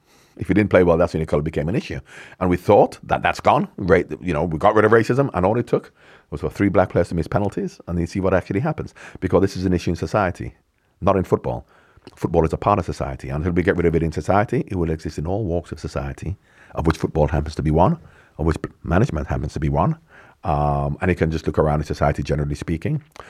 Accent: Birmingham, West Midlands, United Kingdom; I'm from Birmingham.

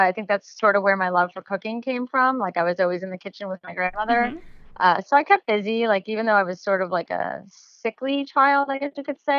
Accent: Fort Lauderdale, Florida, United States; also born or lived in Long Island; You know, I grew up in Fort Lauderdale. We moved from Long Island to Fort Lauderdale.

